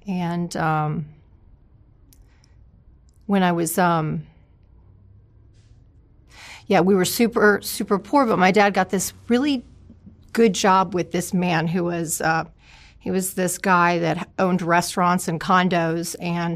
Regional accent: West Palm Beach, Florida, United States; I'm born and raised in West Palm Beach, Florida.

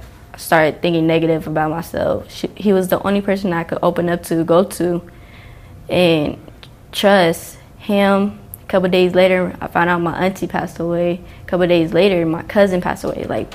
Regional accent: Lancaster, California, United States; born there; I was born in Lancaster at AV Hospital.

